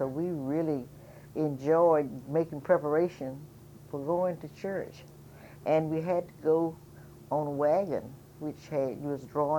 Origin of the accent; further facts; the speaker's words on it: United States; Well, I was born in Halifax County, mm-hmm. and in a little community called the Eden Church Community.